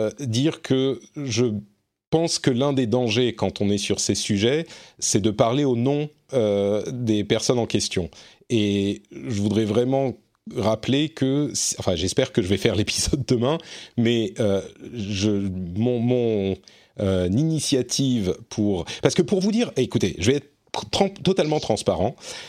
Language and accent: French; France; J'ai l'impression qu'elle est moins présente chez nous en France, peut-être en Europe